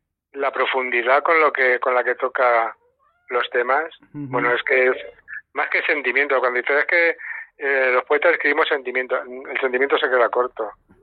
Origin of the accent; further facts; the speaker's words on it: Madrid, Community of Madrid, Spain; now in Las Rozas de Madrid, Spain; mi alma la tengo en Madrid porque soy un enamorado de Madrid. Nací en Madrid, toda mi vida he estado en Madrid y últimamente pues nos hemos venido aquí porque la tenemos la familia aquí